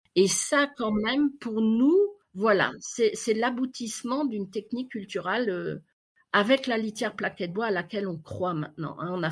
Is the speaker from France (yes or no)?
yes; Grand Est, France; chez nous en Alsace.